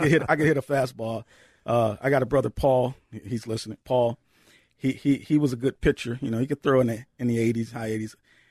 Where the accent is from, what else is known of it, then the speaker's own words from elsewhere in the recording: Chicago, Illinois, United States; And one thing about systematic racism, I'm from Chicago. It's been run by one party my whole life